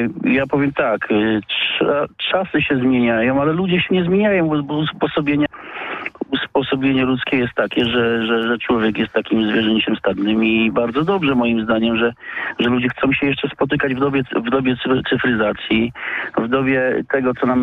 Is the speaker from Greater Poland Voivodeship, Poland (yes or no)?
yes; Greater Poland Voivodeship, Poland; ja pochodzę z małej miejscowości pod Poznaniem i tam spędziłem całe dzieciństwo